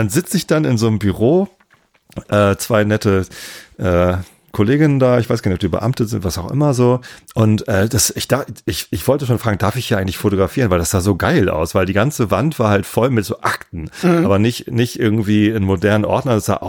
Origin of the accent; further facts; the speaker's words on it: Lower Saxony, Germany; aber natürlich nicht als Niedersachse.